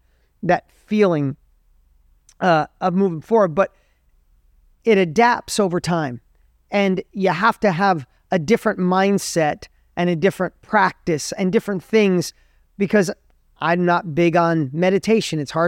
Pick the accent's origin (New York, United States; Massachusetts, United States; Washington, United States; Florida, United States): New York, United States; Like, I grew up in New York. I grew up an hour out of the city.